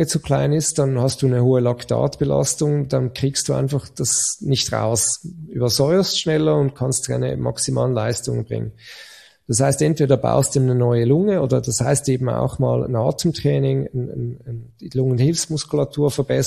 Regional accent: Switzerland; ich als Schweizer

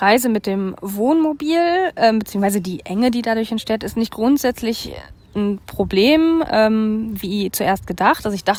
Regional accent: Germany; diese Vorfreude auf Zuhause, dass meine Heimat einfach Deutschland ist.

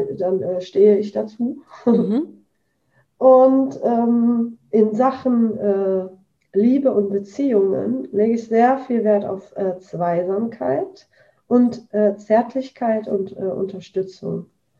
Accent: Bergisch Gladbach, North Rhine-Westphalia, Germany; born there; Ich bin geboren in Bergisch Gladbach. Ich habe da aber nie gewohnt. Also eigentlich wäre ich Kölnerin geworden, wäre meine Mutter mal ins Kölner Krankenhaus gefahren. Aber nein, es musste nach Bergisch Gladbach.

